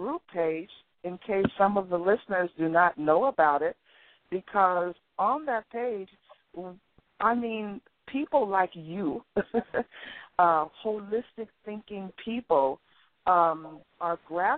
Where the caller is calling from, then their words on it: Vancouver, Washington, United States; I'm calling from Vancouver, Washington.